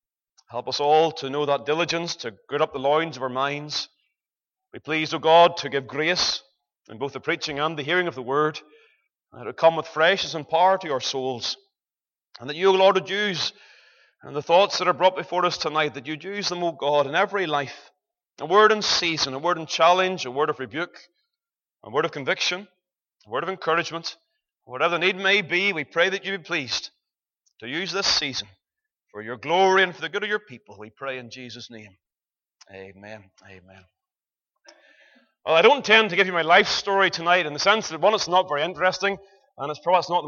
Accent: Ballymena, Northern Ireland, United Kingdom; I was raised in the Baptist church in Ballymena

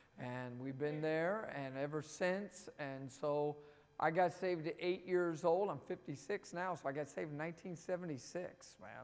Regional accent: New Jersey, United States; And I am from New Jersey.

